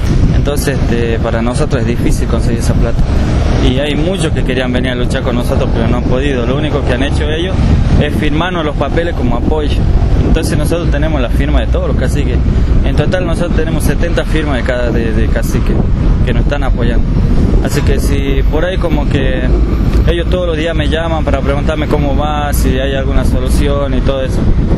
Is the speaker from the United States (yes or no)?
no; Tartagal, Salta, Argentina; yo vengo de Tartagal, provincia de Salta, departamento de San Martín. Soy de ruta 86 a 3 kilómetros.